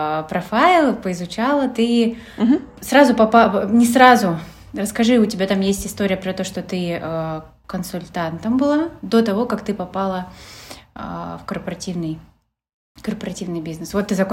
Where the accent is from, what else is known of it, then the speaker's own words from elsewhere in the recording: Tomsk, Tomsk Oblast, Russia; Я, кстати, из Томска.